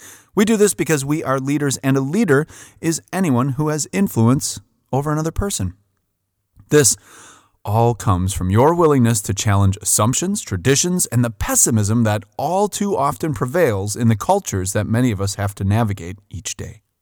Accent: Port Washington, New York, United States; Bill Ross is a legend in my hometown of Port Washington.

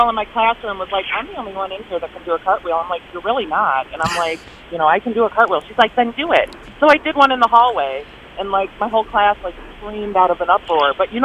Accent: Perrysburg, Ohio, United States; Perrysburg.

